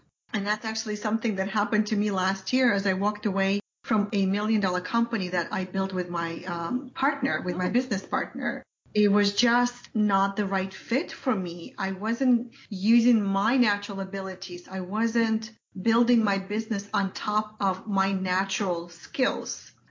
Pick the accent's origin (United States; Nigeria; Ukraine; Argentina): Ukraine; moved away as an adult; You know, I came from Ukraine as a classical music teacher, and I had to change my profession so that I could actually support my family here.